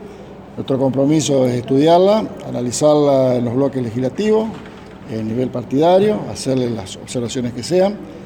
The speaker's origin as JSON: {"language": "Spanish", "region": "Santa Fe", "country": "Argentina", "said": "Nosotros somos primero, antes que nada, santafesinos"}